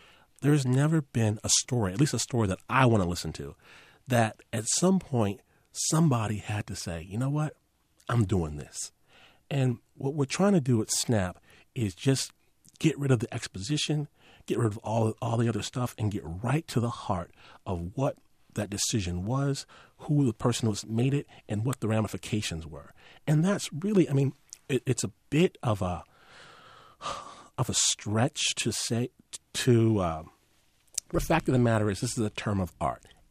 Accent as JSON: {"language": "English", "region": "Michigan", "country": "United States", "tie": "born or raised there", "also_born_or_lived": "Detroit", "said": "I moved from the city to very rural Michigan. I was born in Detroit, Michigan, right? And when I was a little kid, we moved out to the middle of nowhere."}